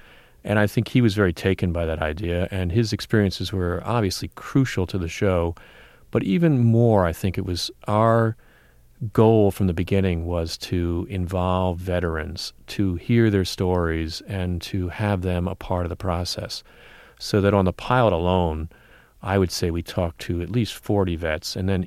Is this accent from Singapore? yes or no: no; East Coast, United States; I come from the East Coast, and part of my journey was, as it is with many people, is let me get out of town, let me get as far away from where I grew up as possible